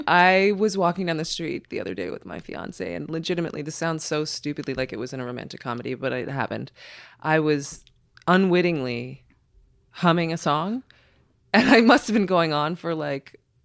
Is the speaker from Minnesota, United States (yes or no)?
no; New York City, New York, United States; that was growing up in New York City.